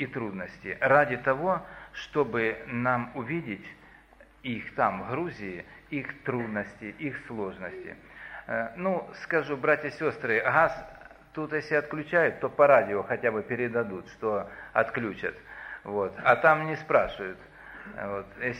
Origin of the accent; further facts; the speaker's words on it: North Ossetia–Alania, Russia; Я вот все из Осетии и братья, что сидят, я могу в любой дом приехать